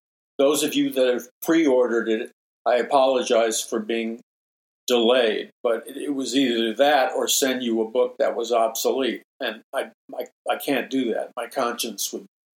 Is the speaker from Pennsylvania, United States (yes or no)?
no; New York City, New York, United States; I talk about my own personal experiences growing up in New York City, starting at age 13 years old